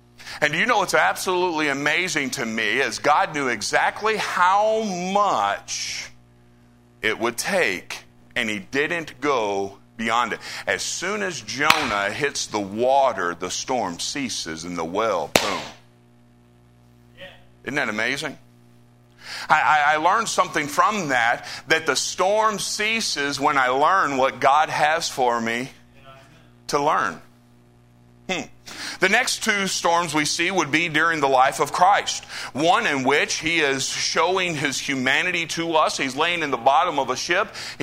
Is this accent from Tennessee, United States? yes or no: yes; Tennessee, United States; I'm not polished. I'm from Trailer Parkville, Tennessee, amen. All right, I rode on a church bus when I was 10 years old.